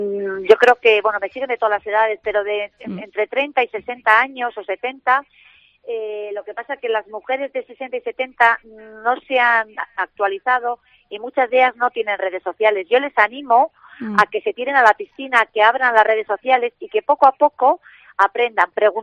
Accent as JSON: {"language": "Spanish", "town": "Bilbao", "region": "Basque Country", "country": "Spain", "said": "Yo soy muy, muy fan de esta ciudad, soy muy bilbaína, me considero bilbaína, vamos, llevo a Bilbao por bandera."}